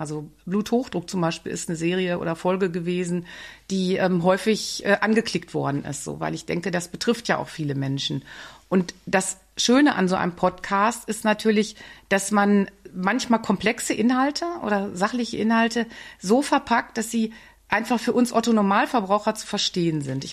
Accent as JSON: {"language": "German", "region": "North Rhine-Westphalia", "country": "Germany", "lives_now": "Brühl, Germany", "said": "wenn man so aus dem Münsterland kommt und ins Rheinland, dann war das schon auch ein Sprung ins kalte Wasser"}